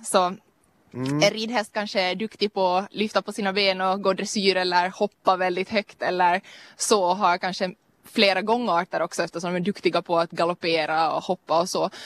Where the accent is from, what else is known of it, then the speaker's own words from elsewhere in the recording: Finland; now in Sweden; det har varit skönt att vara hemma i Finland också en lite längre period för en gångs skull.